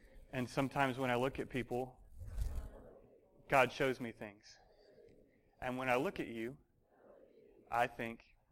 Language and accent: English; Alabama, United States; I said, no, I'm here from Alabama, and we're just out praying for people.